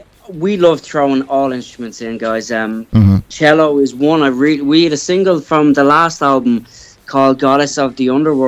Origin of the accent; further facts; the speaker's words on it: Ireland; I'm Irish and I live in Ireland, but I have a lot of my genealogy and my ancestry would be from Scandinavia, Norway, and Finland.